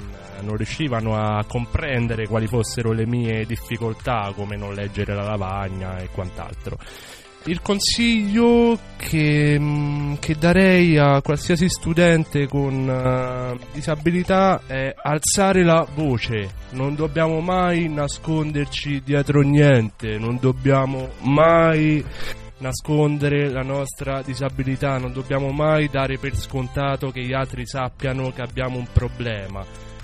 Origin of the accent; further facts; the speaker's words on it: Rome, Lazio, Italy; ho 29 anni, vengo da Roma, sono un ragazzo ipovedente